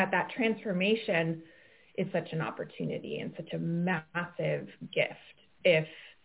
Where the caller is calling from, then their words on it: Massachusetts, United States; I'm on the North Shore of Boston, where the sun is actually shining today